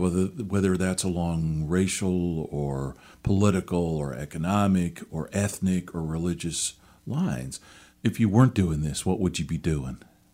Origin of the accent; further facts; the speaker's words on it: Seattle, Washington, United States; And I'm from Seattle.